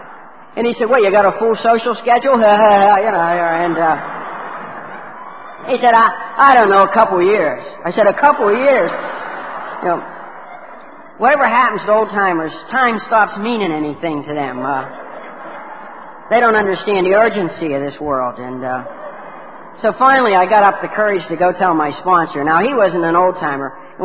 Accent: Martins Ferry, Ohio, United States; And I'm Irish. I won't tell you what church I went to. Give you a hint, bingo. And I was born and raised in the Ohio Valley, just south of Pittsburgh, in a little town called Martins Ferry, Ohio.

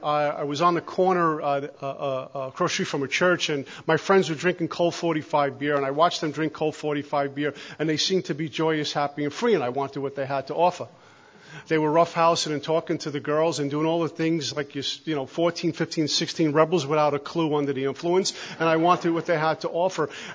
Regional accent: Brooklyn, New York, United States; born or raised there

